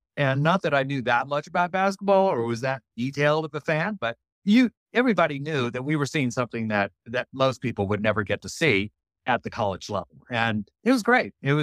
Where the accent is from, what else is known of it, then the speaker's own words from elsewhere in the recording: Virginia, United States; I grew up in Virginia, lots of history, lots of Civil War sites.